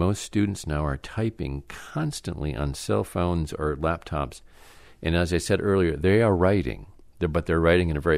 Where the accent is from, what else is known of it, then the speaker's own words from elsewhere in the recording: Traverse City, Michigan, United States; especially to me growing up in Traverse City